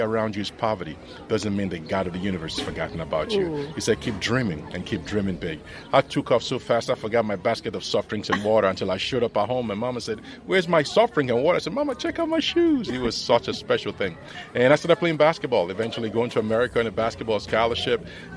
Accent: Nigeria; it brings me back so far to when I grew up in Nigeria, a kid with no shoes.

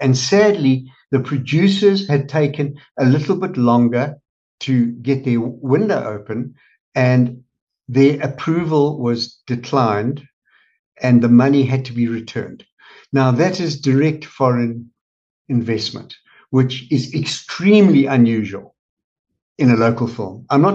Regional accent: South Africa; that was very unfortunate for me as a South African to sit here

